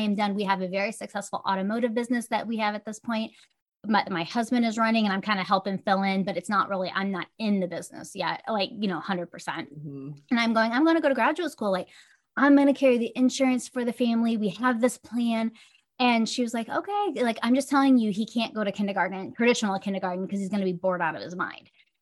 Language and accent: English; Iowa, United States; So that's a little bit about me. We're from Iowa.